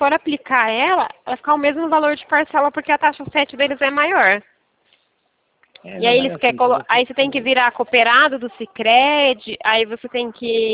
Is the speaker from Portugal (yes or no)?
no; Toledo, Paraná, Brazil; moved away; Eu vim do Paraná, né? Mas já faz alguns anos que eu moro aqui no estado de São Paulo.